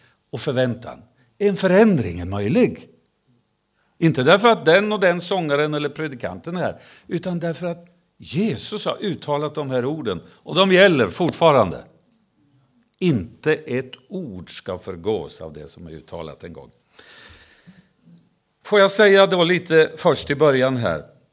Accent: Ödeshög, Östergötland, Sweden; Jag träffade under min uppväxttid hemma i Ödeshög

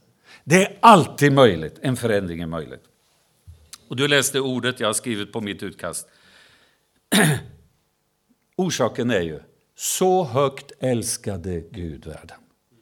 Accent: Ödeshög, Östergötland, Sweden; Jag träffade under min uppväxttid hemma i Ödeshög

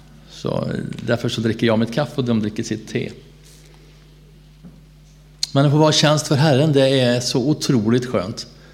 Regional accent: Sweden; Så jag var ju hemma i Sverige första advent

